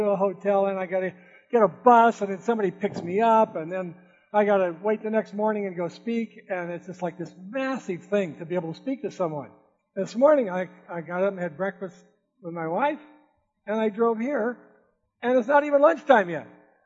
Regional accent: Seal Beach, California, United States; I grew up in Orange County. I kind of grew up in Seal Beach, graduated from high school in Huntington Beach

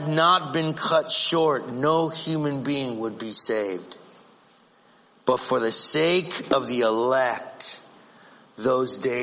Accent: Phoenix, Arizona, United States; Yeah, I grew up in Phoenix. Okay? And that's hot enough.

